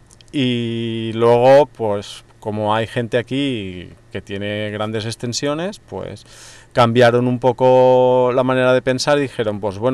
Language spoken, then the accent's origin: Spanish; Alcudia de Crespins, Valencian Community, Spain; born there; de inicio el agua viene de donde yo nací